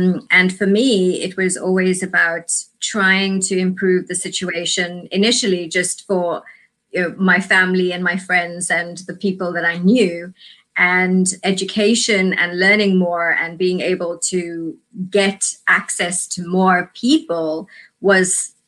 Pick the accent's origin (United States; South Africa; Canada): South Africa; So I was born during apartheid in South Africa.